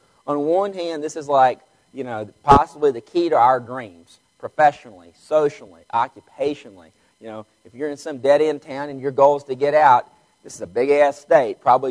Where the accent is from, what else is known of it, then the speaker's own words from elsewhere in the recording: Vernon, Texas, United States; I was raised in Vernon, Texas. And how many of y'all know where Vernon is?